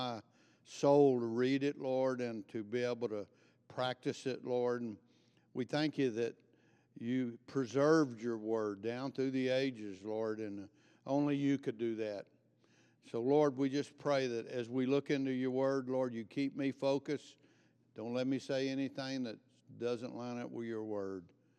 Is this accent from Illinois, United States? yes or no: no; Texas, United States; because I was raised in Texas and there was a lot of United Pentecostals around me, even in my job.